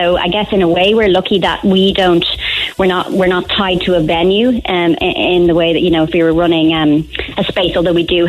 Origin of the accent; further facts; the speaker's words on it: Cork, Munster, Ireland; accent: D4; Despite my D4 accent, I was born in Cork and lived here when I was younger.